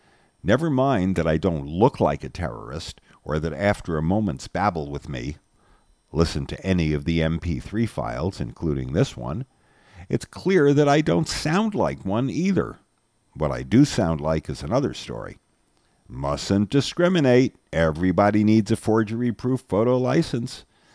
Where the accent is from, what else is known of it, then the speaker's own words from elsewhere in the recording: New Jersey, United States; I knew it would when I read the announcement that my home state of New Jersey was instituting a digital driver's license.